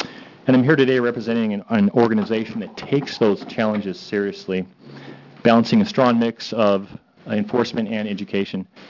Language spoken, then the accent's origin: English; Hillsboro, Oregon, United States; I'm Washington County Sheriff … I'm from Hillsborough, Senate District 15.